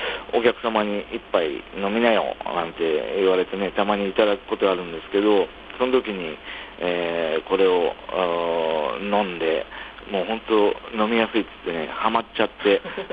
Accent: Niigata, Japan; 私自身が新潟市の出身で、実家がですね、江戸時代から旅館をやってたんですね。

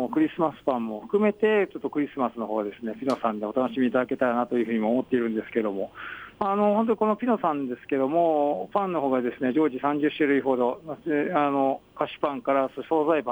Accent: Yamanashi, Japan; 私の地元が山梨なのでですね、

